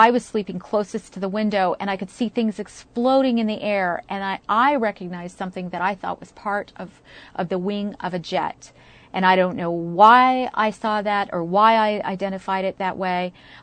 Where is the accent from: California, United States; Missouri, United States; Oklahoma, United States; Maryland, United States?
California, United States; I'm from Southern California. Really big earthquakes rumble and roar, and that's how it sounded.